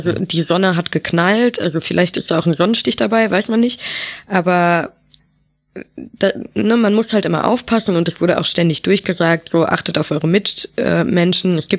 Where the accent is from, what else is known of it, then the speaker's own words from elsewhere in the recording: Düsseldorf, North Rhine-Westphalia, Germany; Also ich komme ja aus Düsseldorf